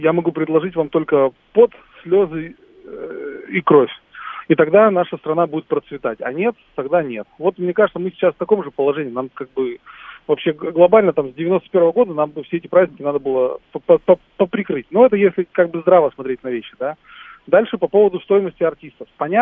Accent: Vorkuta, Komi Republic, Russia; born there; Вот я родился в Воркуте, да. Воркута сейчас из себя представляет печальное зрелище.

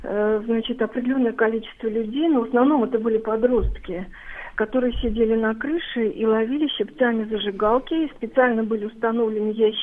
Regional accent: Moscow, Russia; Она москвичка, и я москвичка. В 10-м там, или 100-м, не знаю, каком уж по счету там поколении.

